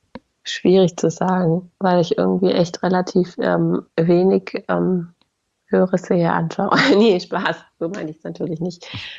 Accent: Stuttgart, Baden-Württemberg, Germany; man nimmt sich da so als Stuttgarter auch in diesem Blog ein bisschen selber auf die Schippe.

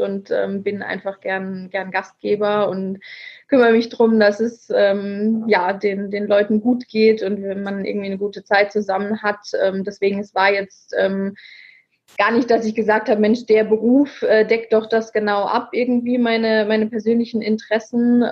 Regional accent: Wiesloch, Baden-Württemberg, Germany; Ja, ich bin in Wiesloch aufgewachsen. Das ist ein Ort bei Heidelberg. Genau, ich bin dort zur Schule gegangen

